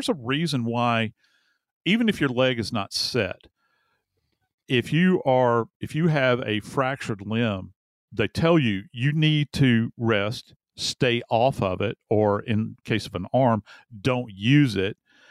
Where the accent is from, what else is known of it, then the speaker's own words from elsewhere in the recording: Louisiana, United States; they'll think of my home state of Louisiana when you think swamp.